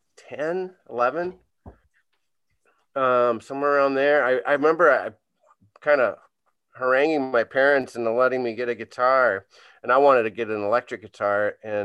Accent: St. Louis Park, Minnesota, United States; also born or lived in Edina; I'm from Minneapolis or St. Louis Park in Edina. I grew up there. And so I lived in Minnesota my whole life.

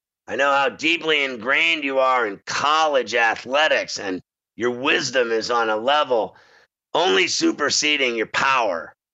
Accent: Pittsburgh, Pennsylvania, United States; Anyway, I grew up in Pittsburgh, right? So I'm a huge supporter of the Steel City.

